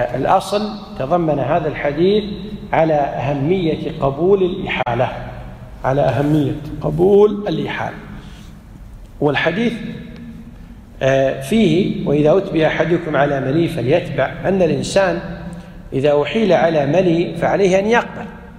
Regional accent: Kuwait

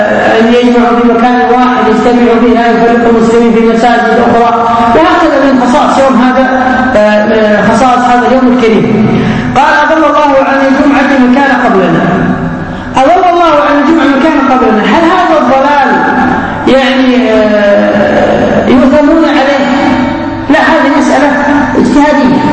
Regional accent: Kuwait; يعني مثلا واحد جلس عندنا في الكويت وصلى من أول الليل إلى آخر الليل

